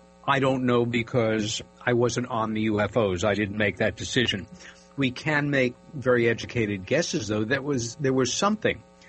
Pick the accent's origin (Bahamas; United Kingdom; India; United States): United States; Queens, New York; When I was a boy growing up in Queens, New York, my Russian grandmother